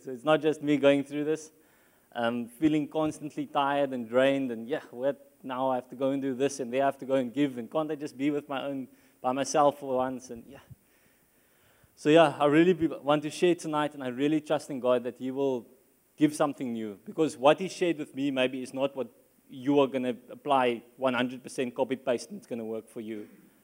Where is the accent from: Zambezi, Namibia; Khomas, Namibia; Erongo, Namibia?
Erongo, Namibia; Walvis Bay; for those who not know me. I'm from Walvis Bay. I'm in Shofar, Walvis Bay.